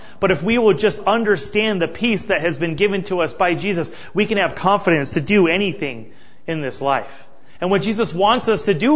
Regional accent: Montana, United States; And you just have it plastered on your head, I'm from Montana.

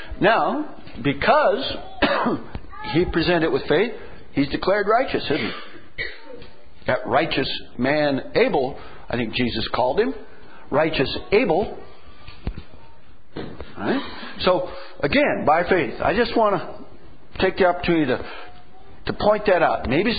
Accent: Ireland; So, by the way, I can say that because I'm Irish.

